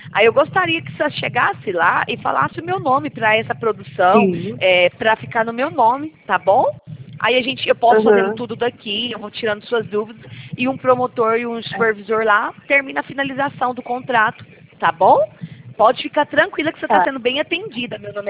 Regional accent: Goiânia, Goiás, Brazil; eu sou de Goiânia

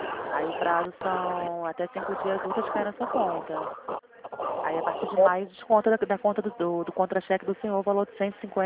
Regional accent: Rio de Janeiro, Brazil; só que eu não sou de São Paulo não, tá? Eu sou do Rio de Janeiro

